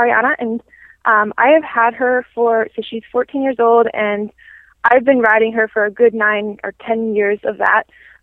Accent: Colorado, United States; I am from Colorado. I grew up there and started eventing there, and it was really wonderful place to start eventing.

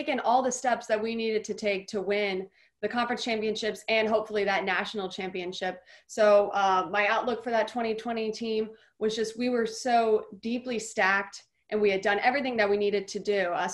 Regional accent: California, United States; Sammy Slater, who I grew up playing against in California

